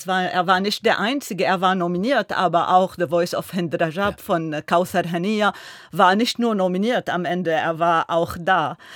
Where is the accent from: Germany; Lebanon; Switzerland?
Lebanon; Ich bin Libanesin.